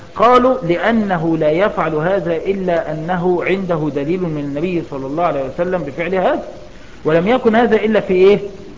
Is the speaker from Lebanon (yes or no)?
no; Egypt; زي عندنا في مصر الحمد لله